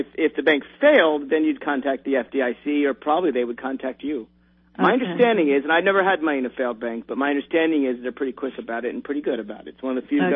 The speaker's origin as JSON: {"language": "English", "country": "United States", "said": "we Americans voted for the other guy, and it wasn't our fault that our Supreme Court chose Bush."}